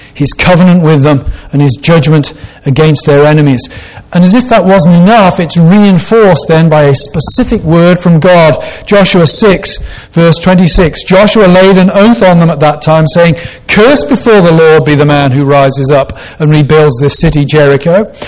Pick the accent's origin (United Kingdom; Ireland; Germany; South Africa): United Kingdom; now in United States; I come from a long way east of here. And I keep up with the British news each day. I'm probably, mentally, I'm still in Britain, even though physically I sort of live here, I suppose.